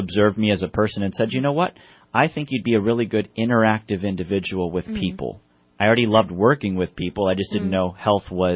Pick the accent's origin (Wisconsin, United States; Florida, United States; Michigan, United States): Wisconsin, United States; also born or lived in Spain; I was raised in Wisconsin, but born